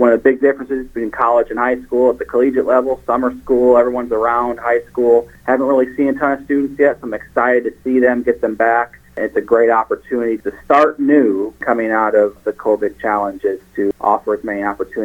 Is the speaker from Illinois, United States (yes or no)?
no; Union Grove, Wisconsin, United States; I'm originally from Wisconsin, Union Grove, which is outside of Racine.